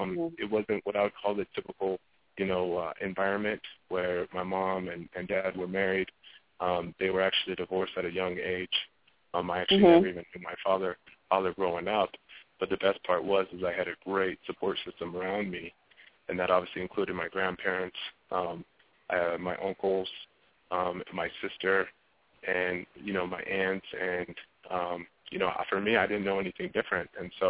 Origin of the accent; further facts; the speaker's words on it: Colorado, United States; Yeah, actually, you know, growing up in Colorado, for the people that do know Colorado, there's a lot of outdoor things to do.